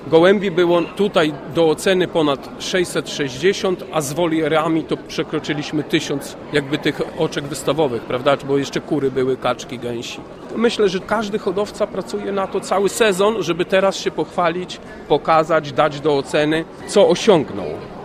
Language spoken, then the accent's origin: Polish; Tomaszów Lubelski, Lublin Voivodeship, Poland; pochodzę z Tomaszowa Lubelskiego.